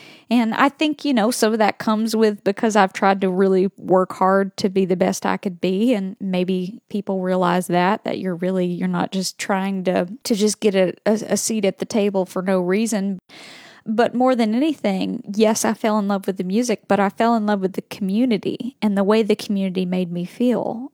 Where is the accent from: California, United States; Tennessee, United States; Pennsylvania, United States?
Tennessee, United States; Byrdstown; You know, I grew up here in Tennessee, a little town called Byrdstown. There's so much great country, bluegrass, gospel, Americana music in this part of the world.